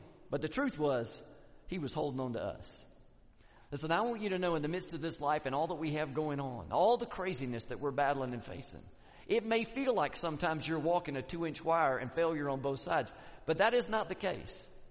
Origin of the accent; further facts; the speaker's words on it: Tallahassee, Florida, United States; now in Atlanta, United States; Listen, when I was growing up, I grew up in Tallahassee. We would go to Atlanta for vacation. Now, I live in Atlanta.